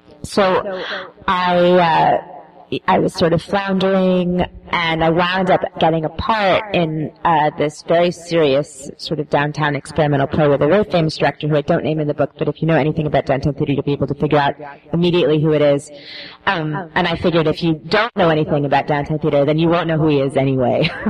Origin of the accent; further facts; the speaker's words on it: Omaha, Nebraska, United States; it kind of coalesced around this theme of growing up in Omaha and being sort of an oddball there.